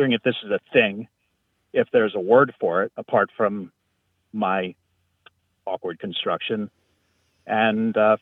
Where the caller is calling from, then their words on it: Elmira, New York, United States; I'm calling from Elmira, New York.